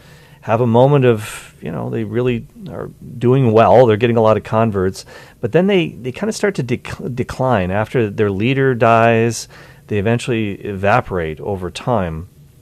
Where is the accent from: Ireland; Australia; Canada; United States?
Ireland; And I'm Irish, by the way, so I can laugh at that.